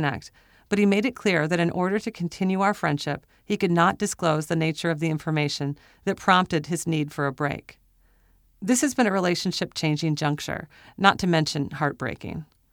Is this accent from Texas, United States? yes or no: no; Portland, Oregon, United States; We're recording here in Portland, Oregon, in my hometown